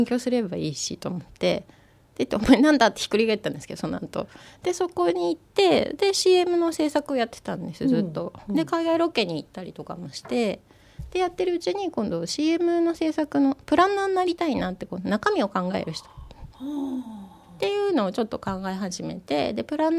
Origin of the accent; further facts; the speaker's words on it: Kanto, Japan; born there; 私はずっと関東ね喧騒なので生まれだったので、